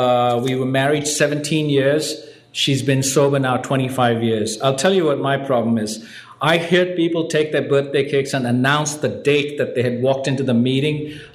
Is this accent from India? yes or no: yes; Mumbai, Maharashtra, India; How come you didn't applaud when I said I'm from India?